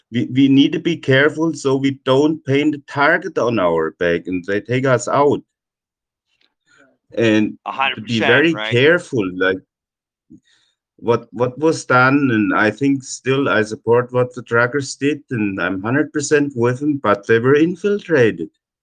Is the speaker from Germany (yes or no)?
yes; Germany; English is a second language; moved away as an adult; now in Canada; 64-year-old stubborn farmer. I was born and raised in Germany and emigrated in 97 to Canada, so became a Canadian citizen.